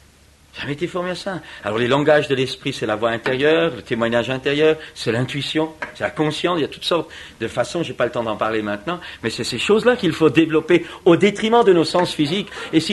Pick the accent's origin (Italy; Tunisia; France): France; Chez nous, en France